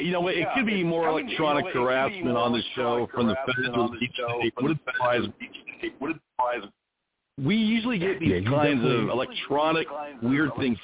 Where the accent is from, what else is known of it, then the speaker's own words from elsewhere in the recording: Sacramento, California, United States; also born or lived in Anaheim; I grew up out there in Sacramento and Anaheim.